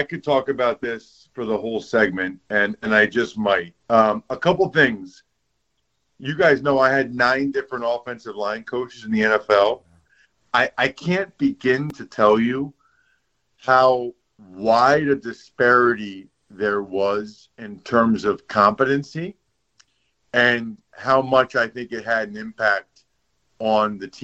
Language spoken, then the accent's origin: English; Pennsylvania, United States; Now, keep in mind, I'm from Pennsylvania and whatever that means. And I went to college at Princeton.